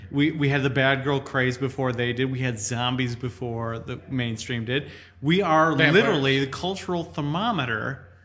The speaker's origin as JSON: {"language": "English", "country": "United States", "said": "I'm an American. I'm with Brits. Look, we seek each other out, man."}